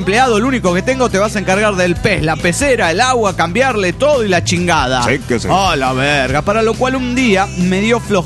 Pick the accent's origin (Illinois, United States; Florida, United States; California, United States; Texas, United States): Texas, United States; Dallas; de Dallas, Texas.